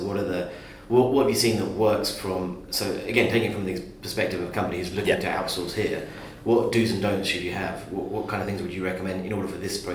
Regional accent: United Kingdom; I'm British myself

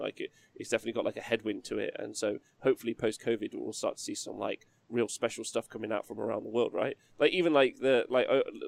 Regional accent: England, United Kingdom; as an Englishman

